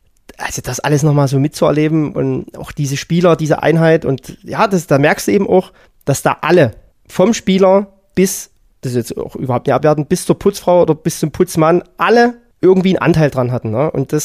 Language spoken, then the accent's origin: German; Pirna, Saxony, Germany; born there; weil wir sind beide in Pirna geboren.